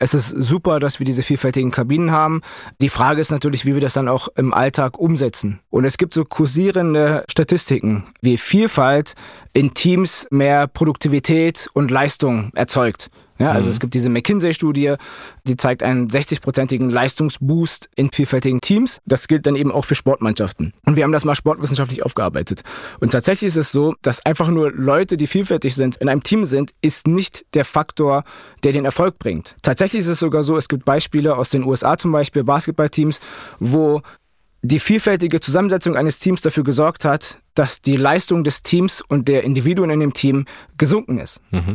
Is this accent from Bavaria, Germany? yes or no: no; Berlin, Germany; Ich bin als Türke aus Berlin in Neustrelitz.